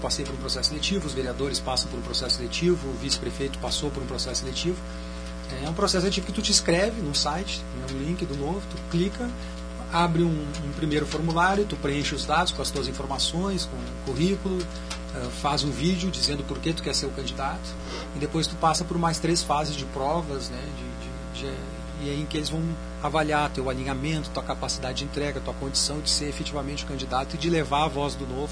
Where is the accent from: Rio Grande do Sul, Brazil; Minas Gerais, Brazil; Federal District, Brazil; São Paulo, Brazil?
Rio Grande do Sul, Brazil; Caxias do Sul; born there; Eu nasci em Caxias do Sul